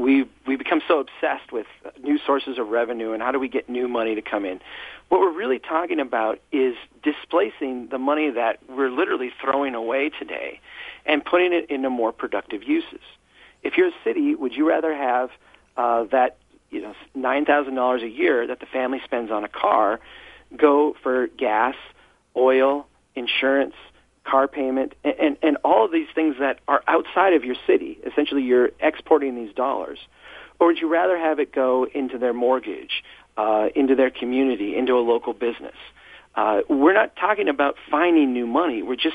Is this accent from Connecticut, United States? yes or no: no; Brainerd, Minnesota, United States; We've got a project here in my hometown that we've called a Better Brainerd.